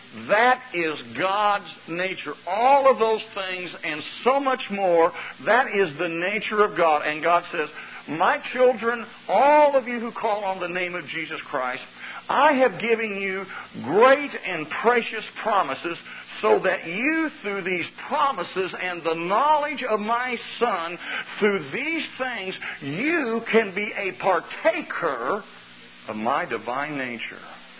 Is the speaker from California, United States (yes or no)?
no; Indiana, United States; I'm from Indiana, and I pastor a church there.